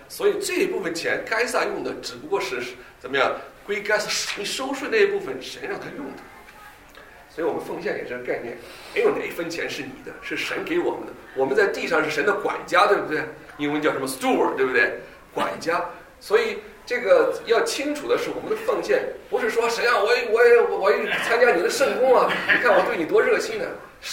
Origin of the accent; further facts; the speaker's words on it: China; 因为我是大陆人，所以我讲背景比较清楚。